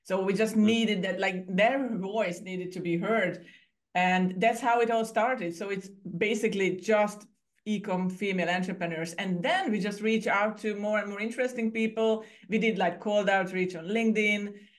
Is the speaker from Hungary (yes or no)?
yes; Hungary; also born or lived in Ireland; now in Cyprus; I was born and raised in Hungary, Central Europe, and ended up living in Cyprus before a short detour in Ireland for 7 years, and now living in Cyprus for 12.